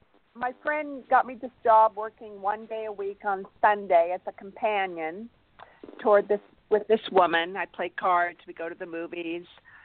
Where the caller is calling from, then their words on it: Arroyo Grande, California, United States; Well, right now I'm in Arroyo Grande.